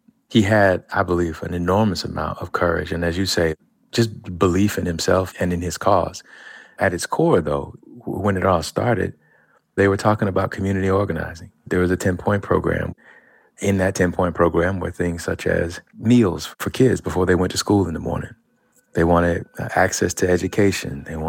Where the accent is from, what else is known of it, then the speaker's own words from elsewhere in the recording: Birmingham, Alabama, United States; Well, I'm from down the road in Birmingham, okay.